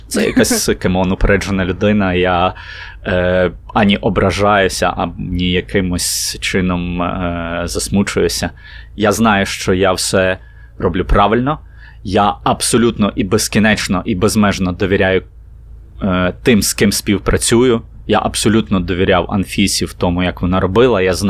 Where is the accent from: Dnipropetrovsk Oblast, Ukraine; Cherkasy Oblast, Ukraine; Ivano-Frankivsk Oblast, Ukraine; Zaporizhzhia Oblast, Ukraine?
Ivano-Frankivsk Oblast, Ukraine; Ivano-Frankivsk; Більше часу я проводжу у Франківську. Мені там набагато затишніше і комфортніше. Це моє рідне місто, з яким я, в якому я почуваю себе дуже легко.